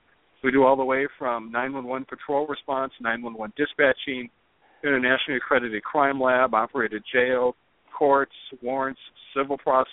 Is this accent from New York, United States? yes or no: no; Minneapolis, Minnesota, United States; We're born and raised in Minneapolis.